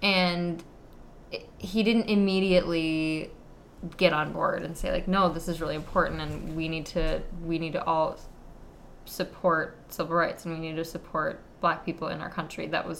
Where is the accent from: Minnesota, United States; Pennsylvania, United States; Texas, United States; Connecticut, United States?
Texas, United States; born there; I was born in Texas.